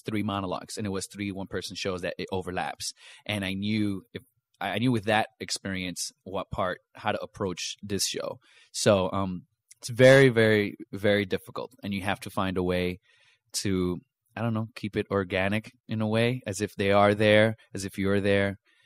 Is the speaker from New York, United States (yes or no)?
yes; New York City, New York, United States; now in Chicago, United States; I've been here in Chicago for years. I'm from New York City, where I grew up